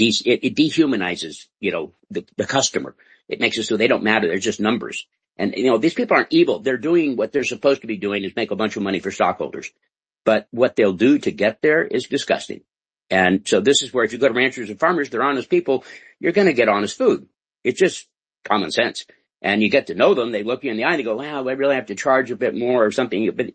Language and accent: English; United States; now in Mexico; I'm an American born. I'm raised in America. I know the laws